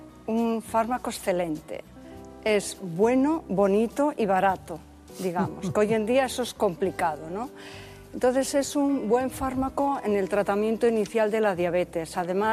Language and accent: Spanish; Bilbao, Basque Country, Spain; somos de Bilbao.